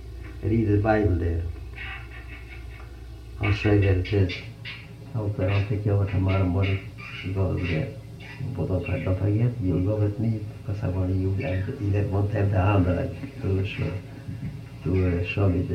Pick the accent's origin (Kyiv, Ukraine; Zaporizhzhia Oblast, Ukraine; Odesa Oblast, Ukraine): Odesa Oblast, Ukraine; Balta; I came from Balta